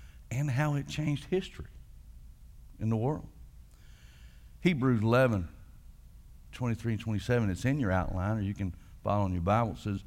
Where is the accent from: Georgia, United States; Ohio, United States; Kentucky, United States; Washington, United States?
Georgia, United States; Rockmart; I was brought up in Rockmart where we were taught to get your head away from your body, close one nostril, and blow.